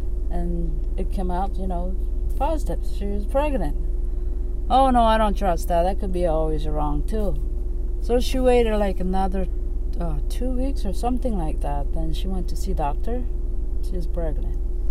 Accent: South Korea; English is a second language; moved away; When I was growing up in Korea, we babysat everybody's baby. That's how it is.

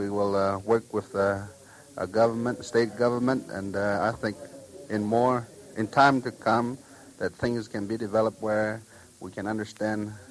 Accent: San Carlos, Arizona, United States; That is right. I'm from San Carlos.

